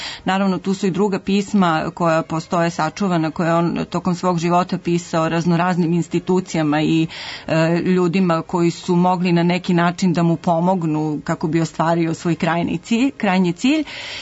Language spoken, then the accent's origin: Serbian; Negotin, Southern and Eastern Serbia, Serbia; Ja sam iz Negotina, muzikologiju sam završila pre mnogo godina